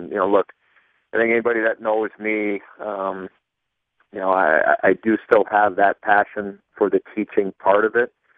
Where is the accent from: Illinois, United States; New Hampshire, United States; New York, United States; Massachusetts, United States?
Illinois, United States; Chicago; You know, I get a chance to work for my hometown team, the Blackhawks, on the broadcast side